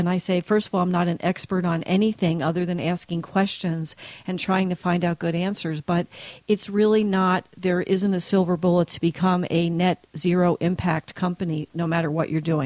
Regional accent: New Jersey, United States; So, and I'm from Jersey

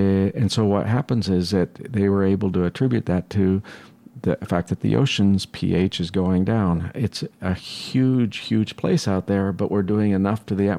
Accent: Washington, United States; as I mentioned, I'm from Washington State, originally going way back.

